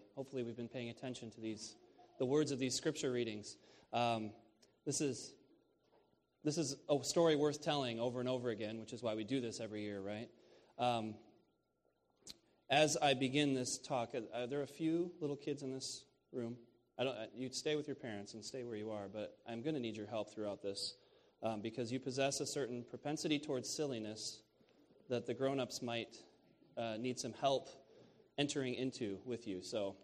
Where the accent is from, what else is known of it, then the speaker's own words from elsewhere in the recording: Illinois, United States; I'm from Illinois, and I'm sort of a transport into Michigan.